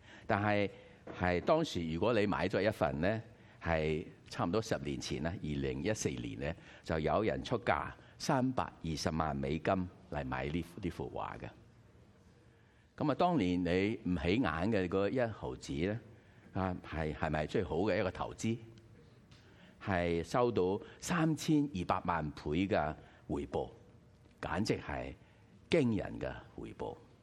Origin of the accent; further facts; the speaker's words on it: China; Cantonese is a second language; 我唔系广东人，我系捞松啊。啊，广东话就唔系我嘅母语啊